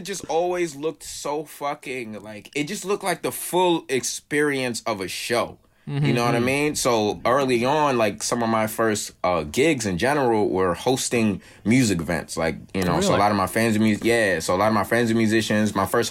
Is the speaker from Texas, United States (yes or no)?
no; Brooklyn, New York, United States; You know what? I grew up in Brooklyn.